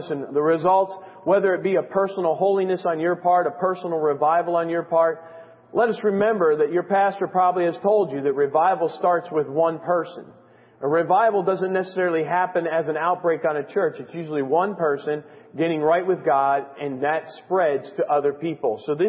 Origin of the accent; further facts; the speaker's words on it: Michigan, United States; born there; Much like your preacher, I was born in Michigan. I come by it honestly.